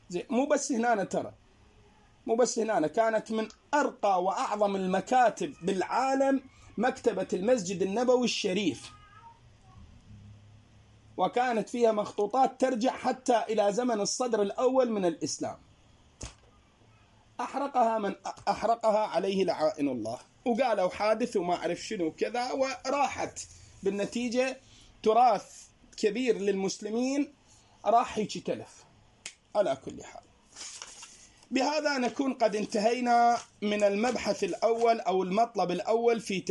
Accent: Al-Hamzah al-Sharqi, Al-Qadisiyyah Governorate, Iraq; born there; بالمناسبة أنا مسقط رأسي هو الحمزة الشرقي

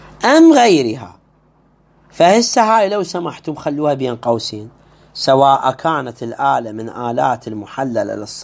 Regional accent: Iraq; احنا نصيح له سايلو عندنا بالعراق

